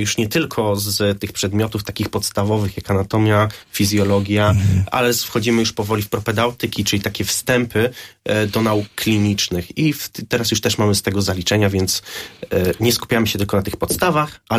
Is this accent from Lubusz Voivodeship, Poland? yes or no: yes; Gorzów Wielkopolski, Lubusz Voivodeship, Poland; Tak, akurat się tak złożyło, że jestem z Gorzowa.